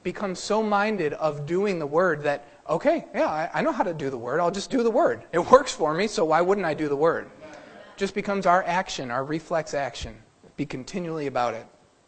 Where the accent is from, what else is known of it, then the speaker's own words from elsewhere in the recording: United States; I'm American. I don't need to obey nobody. I mean, 1776, my forefathers came to this land so I wouldn't have to obey anybody ever again in my life